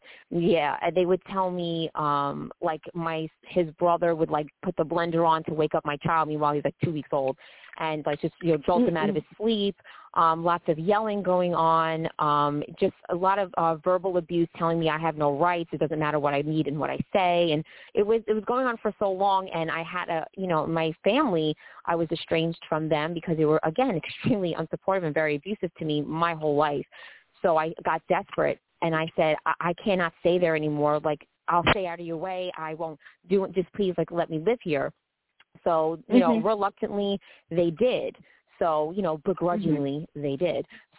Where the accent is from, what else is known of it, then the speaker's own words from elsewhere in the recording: New York, United States; So, because I come from New York and the shelter system is packed.